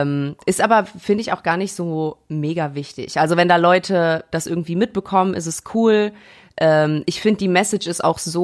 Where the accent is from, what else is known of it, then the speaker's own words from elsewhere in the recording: North Rhine-Westphalia, Germany; wir kommen ja beide aus NRW, wir sind quasi auch Nuppen im Westen